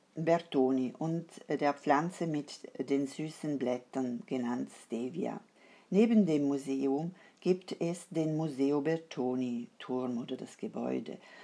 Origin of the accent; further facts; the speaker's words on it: Switzerland; das Glace, so wie wir bei uns in der Schweiz sagen, berühmt gemacht hat.